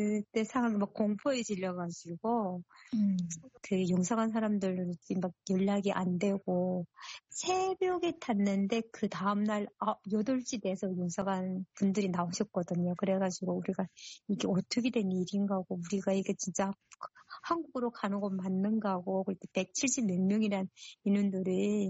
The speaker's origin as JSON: {"language": "Korean", "country": "North Korea", "accent": "North Korean dialect", "lives_now": "South Korea", "said": "저 면접하는 과정에 제가 북한 사투리가 나왔나 봐요. 그러니 중국 사람인가 그러더라고요. 그래서 저보고 교포는 안 쓴다 하더라고요. 교포가 아니고 세토민입니다."}